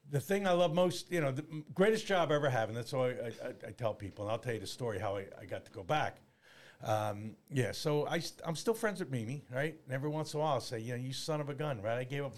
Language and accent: English; Union, New Jersey, United States; First of all, I was born in Jersey City. I grew up in Union, graduated Union High School in 1977.